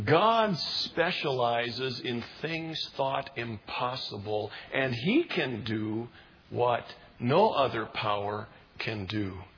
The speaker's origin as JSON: {"language": "English", "town": "Jamestown", "region": "North Dakota", "country": "United States", "tie": "born or raised there", "said": "Growing up in Jamestown, North Dakota, and Pastor Ken remembers this well"}